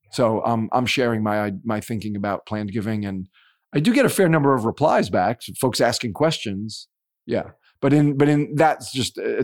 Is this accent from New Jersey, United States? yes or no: yes; New Jersey, United States; I'm from New Jersey, New York, close to New York City.